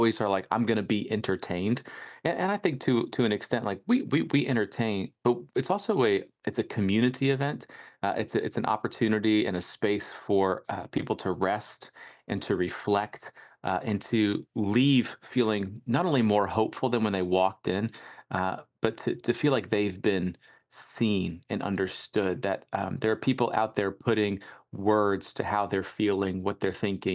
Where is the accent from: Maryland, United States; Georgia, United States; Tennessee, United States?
Tennessee, United States; Nashville; So Blake's from California, I'm from Nashville, and so we kind of met in, I guess, the middle.